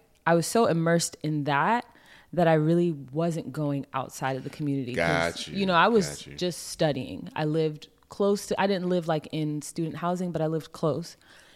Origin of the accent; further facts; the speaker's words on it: Florida, United States; now in Portland, United States; I'm from Florida originally.